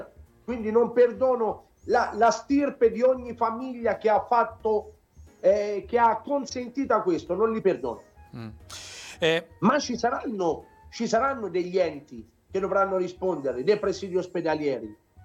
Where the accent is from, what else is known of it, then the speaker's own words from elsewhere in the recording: Tuscany, Italy; da buon toscano, potrei dire anche